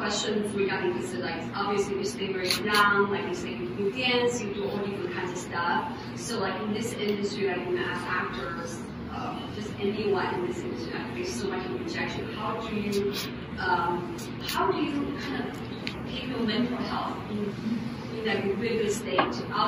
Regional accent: Detroit, Michigan, United States; I grew up in Detroit also.

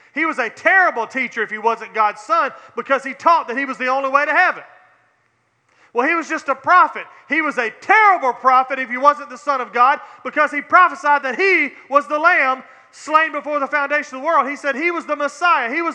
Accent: the South, United States; born there; I was born in the South. My granny took me to church.

